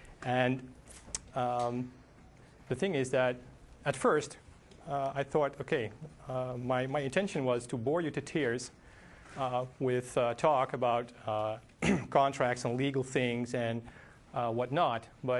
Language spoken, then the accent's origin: English; Netherlands; Now, I'm from Europe and the Netherlands, and I'm not very big on shooting innocent animals.